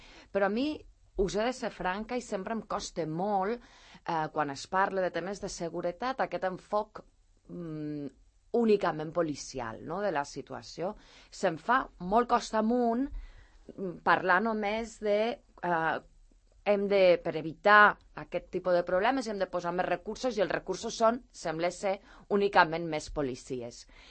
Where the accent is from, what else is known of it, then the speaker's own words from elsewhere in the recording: La Floresta, Catalonia, Spain; Jo sóc de la Floresta, com ja sabeu